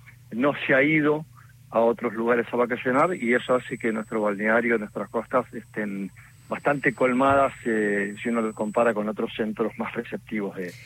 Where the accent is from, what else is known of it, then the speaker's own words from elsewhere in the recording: Viedma, Río Negro, Argentina; Yo vivo acá, soy de acá de Viedma, mi familia es de acá desde hace mucho tiempo. Me formé en otra ciudad, estudié en otra ciudad. Pero bueno, el corazón me trajo de vuelta para Viedma.